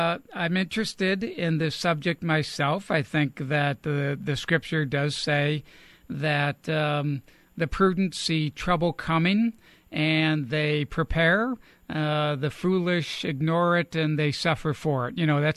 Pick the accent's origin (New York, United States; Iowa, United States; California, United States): New York, United States; Buffalo; now in South Carolina, United States; we just recently had flooding here in South Carolina. I'm originally from Buffalo, New York